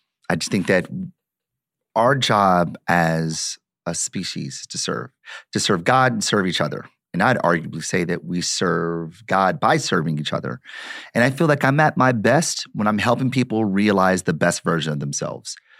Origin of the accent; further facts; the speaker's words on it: Detroit, Michigan, United States; You know, I'm born and raised in Detroit. Like, I start there because I feel like I'm a product of the city.